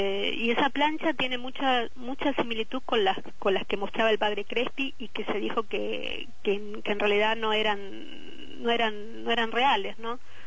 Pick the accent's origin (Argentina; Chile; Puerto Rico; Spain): Argentina; empecé a trabajar en mi tierra, en Argentina